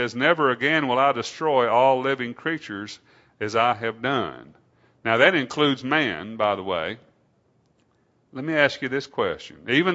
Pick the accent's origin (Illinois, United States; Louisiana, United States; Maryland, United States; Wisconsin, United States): Louisiana, United States; because I grew up in Louisiana on a farm